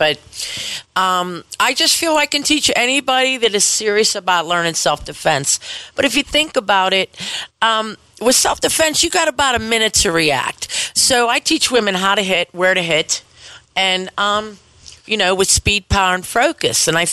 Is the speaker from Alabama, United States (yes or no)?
no; Penn Hills, Pennsylvania, United States; Penn Hills. I'm from Penn Hills.